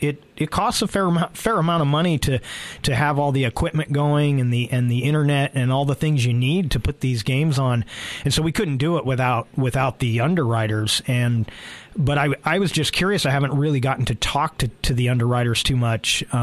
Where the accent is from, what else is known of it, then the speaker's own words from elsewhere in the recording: California, United States; I grew up in the Bay Area, and I was a huge fan of Bill King.